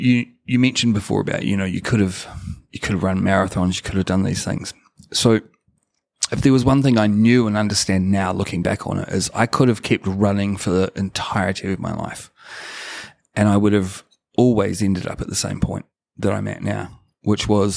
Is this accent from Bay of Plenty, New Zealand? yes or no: no; Whanganui, Manawatū-Whanganui, New Zealand; I'd separated myself so much from my youth, from my upbringing, growing up in Whanganui, it was very bad.